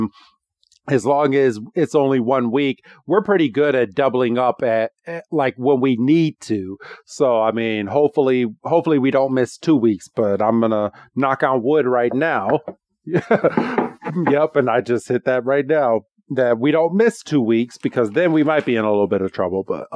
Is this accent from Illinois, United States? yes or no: yes; Illinois, United States; people that listen to us know we're from the Illinois area.